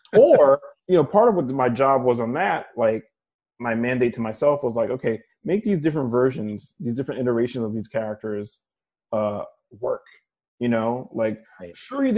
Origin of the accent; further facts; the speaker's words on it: New York City, New York, United States; my experience as an adolescent growing up in New York City.